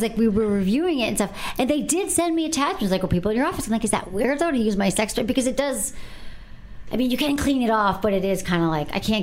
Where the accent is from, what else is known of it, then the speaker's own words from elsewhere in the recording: Portland, Oregon, United States; I'm 25 years old, and I'm from Portland, Oregon.